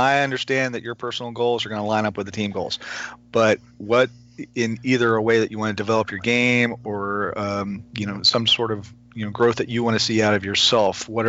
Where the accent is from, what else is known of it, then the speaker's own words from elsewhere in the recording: Bel Air, Maryland, United States; Yeah, I'm from Bel Air. So.